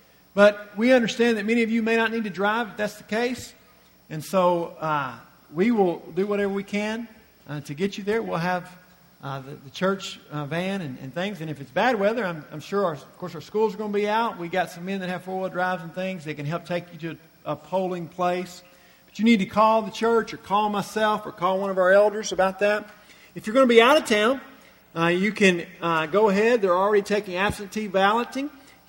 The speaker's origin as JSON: {"language": "English", "region": "Missouri", "country": "United States", "tie": "born or raised there", "also_born_or_lived": "Tennessee", "said": "I have lived in, grew up in Missouri, lived in Tennessee a while, and I like both those states."}